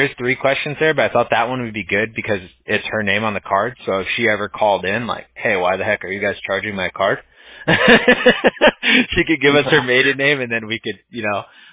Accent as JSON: {"language": "English", "town": "Santa Ana", "region": "California", "country": "United States", "tie": "born there", "said": "So I tell people I was born in Santa Ana, California, and they're like, that exists?"}